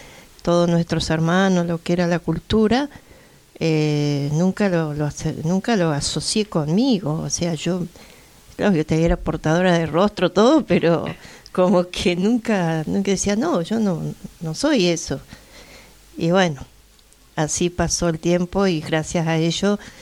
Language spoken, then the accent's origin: Spanish; Neuquén, Argentina; yo soy de Neuquén, y en la ciudad de Neuquén, en la capital, era mucha la gente que venía a vivir ahí, que venían del campo a buscar trabajo y a trabajar al valle, como se decía allá.